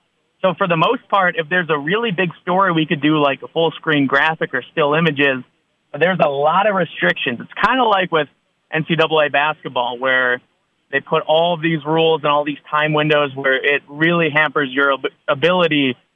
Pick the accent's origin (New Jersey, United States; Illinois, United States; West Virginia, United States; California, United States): Illinois, United States; Mokena; So my hometown would probably be Mokena, Illinois. I lived there from fifth grade through post-college. So south suburb of Chicago, lived around the Chicago area most of my life before college.